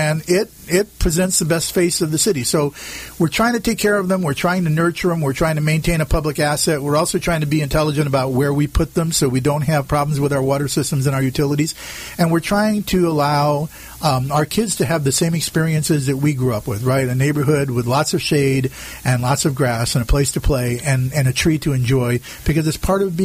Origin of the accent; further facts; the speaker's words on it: Tustin, California, United States; Take, for instance, in Old Town Tustin, my hometown, and I'll be parochial for a moment.